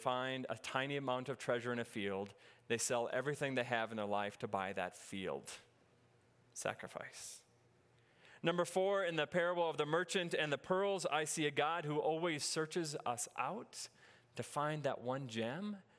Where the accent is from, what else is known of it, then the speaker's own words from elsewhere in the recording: North Dakota, United States; I grew up in North Dakota, and again, there's different kind of grass here.